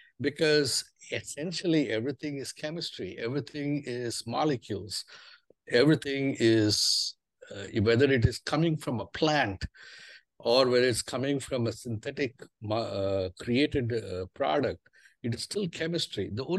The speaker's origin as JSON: {"language": "English", "country": "India", "tie": "born or raised there", "said": "And that's because I grew up in India. And I grew up where in India, herbal medicine and natural products of nature used in everyday health and wellness is part and parcel of everyday life."}